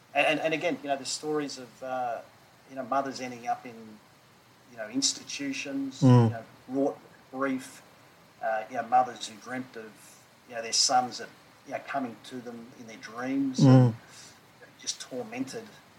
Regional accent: Melbourne, Victoria, Australia; Where I'm in from Melbourne

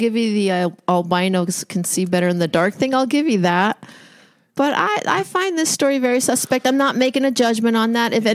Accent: Colorado Springs, Colorado, United States; I grew up in outside Colorado Springs.

